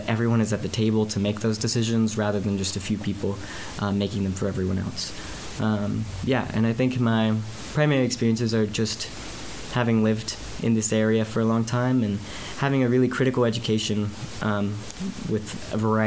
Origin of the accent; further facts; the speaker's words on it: Wilkes, United States; I'm from Wilkes originally as well.